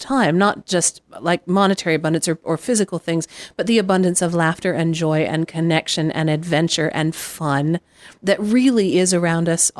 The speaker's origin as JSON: {"language": "English", "region": "Midwest", "country": "United States", "tie": "born or raised there", "said": "I grew up in the Midwest. I'm very rule-based, right?"}